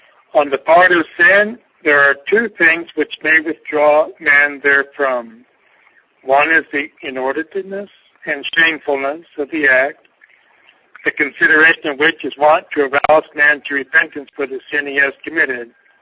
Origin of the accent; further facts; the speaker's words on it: Cottonwood, United States; As our parish priest told us when I was a youngster growing up in Cottonwood